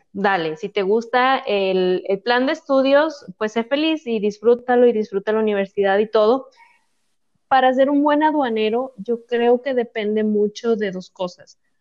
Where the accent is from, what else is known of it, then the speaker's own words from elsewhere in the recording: northern Mexico, Mexico; ni se notó que somos norteñas